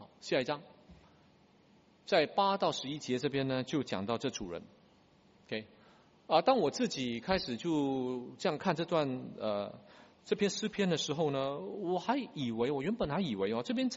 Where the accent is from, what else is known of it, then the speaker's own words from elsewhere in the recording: Singapore; 我们新加坡人